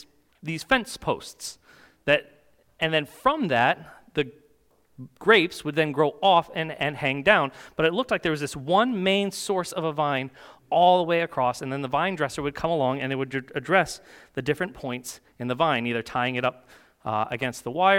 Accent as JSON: {"language": "English", "region": "New York", "country": "United States", "tie": "born or raised there", "said": "But growing up in the Finger Lakes region, there were wineries all around where I grew up."}